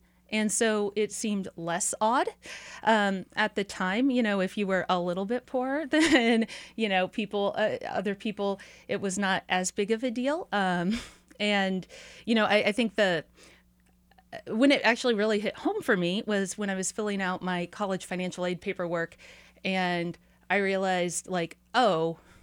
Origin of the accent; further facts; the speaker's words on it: the Ozarks, United States; I was raised in the Ozarks, and so my number one goal from like the time I was tiny was I told my parents that I was moving to a city when I grew up.